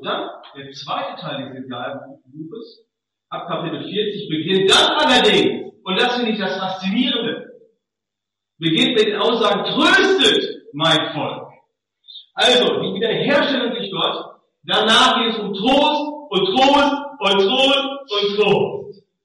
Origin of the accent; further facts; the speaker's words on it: Germany; Als ein Deutscher weiß ich, dass das nicht gelingt, immer vor allem zu bewahren.